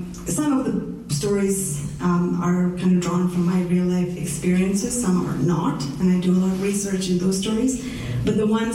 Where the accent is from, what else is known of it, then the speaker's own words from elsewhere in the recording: Saudi Arabia; Like, I grew up in Saudi Arabia, and I grew up in a very colonial education system.